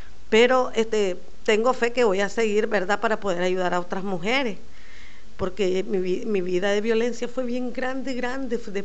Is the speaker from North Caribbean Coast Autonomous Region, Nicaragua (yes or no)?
no; San Rafael del Sur, Managua, Nicaragua; soy de San Rafael del Sur, soy directora de un centro que me costó montarlo